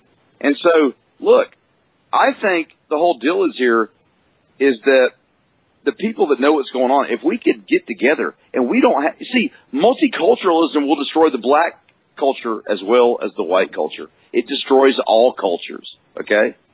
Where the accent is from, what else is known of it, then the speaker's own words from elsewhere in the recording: the South, United States; as a Southerner, I hate to tell a lot of people listening to the show tonight